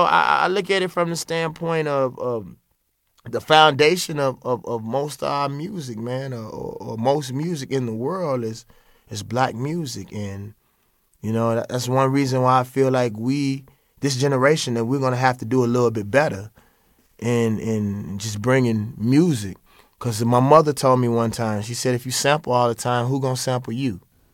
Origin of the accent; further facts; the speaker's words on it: Mississippi, United States; First of all, I'm from Mississippi, so you can't get away from gospel music and you can't get away from the blues, whether you like it or not.